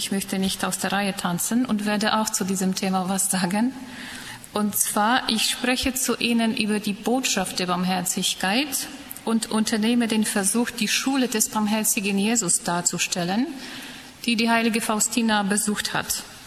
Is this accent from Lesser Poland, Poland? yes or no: yes; Krakow, Lesser Poland, Poland; German is a second language; Aber heute spreche ich Deutsch. Ja, ich komme aus Krakau in Polen